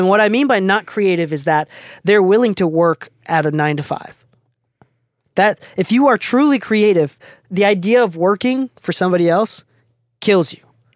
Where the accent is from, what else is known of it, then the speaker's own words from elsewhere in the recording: Japan; English is a second language; I'm from Japan. I'm not even from the States. I don't know how I started speaking English. English wasn't even my first language.